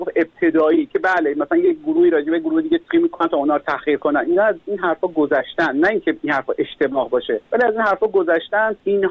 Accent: Khorasan, Iran; born there; من خودم یه زمان در رابطه با روستاهای خراسان به همون محل زادگاهمون تحقیق میکردم

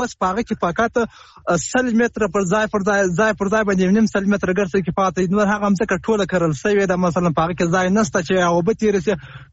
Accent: Helmand, Afghanistan; د هلمند اولاد

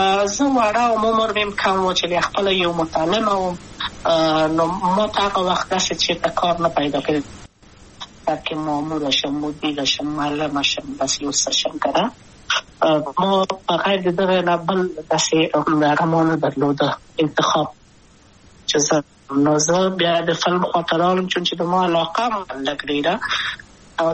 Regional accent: Kabul, Afghanistan; also born or lived in Wardak; زه خو اصلا د وردګو ولایت یم، د پلار مې د وردګو ولایت ته خلیګنسس کې دلې د کابل په تختپل سیمه کې یم، او لویا شویم کابل کې هم مکتب می دولسم په کابل

